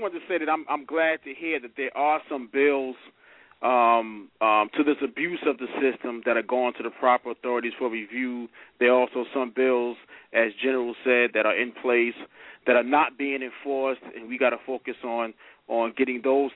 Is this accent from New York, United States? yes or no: yes; New York City, New York, United States; I'm from New York.